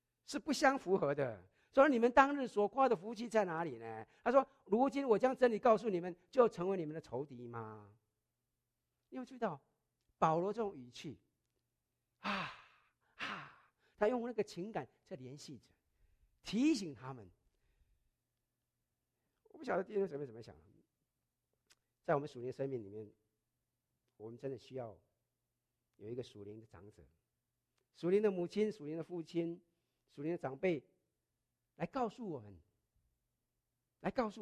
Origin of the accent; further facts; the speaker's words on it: China; now in United States; 我们从国外来到美国，对不对？很多时候我们都出于自己的原因了，对不起哈。我们中国的观念